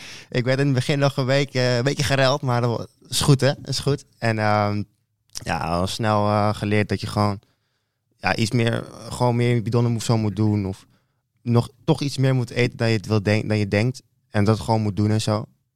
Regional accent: Amsterdam, North Holland, Netherlands; Ja, ik kom uit Amsterdam.

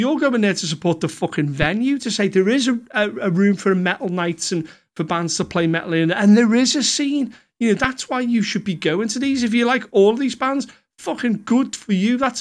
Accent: Birkenhead, North West England, United Kingdom; I'm essentially from Birkenhead and that area, and I used to go to these places

